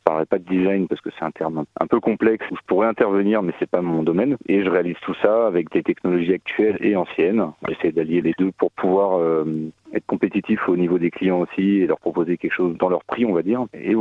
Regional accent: Île-de-France, France; Je viens à la base de l'Île-de-France.

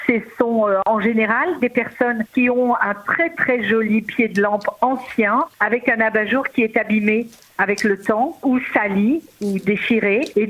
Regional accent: Mortagne-au-Perche, Normandy, France; je suis originaire de l'Orne, je suis née à Mortagne-au-Perche et après ma carrière parisienne, j'ai eu envie de retrouver mes origines

